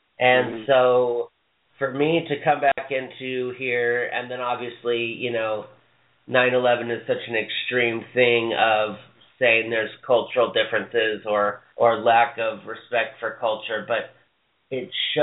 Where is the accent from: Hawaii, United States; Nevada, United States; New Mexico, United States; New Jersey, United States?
Hawaii, United States; And I would say, I'm from Hawaii.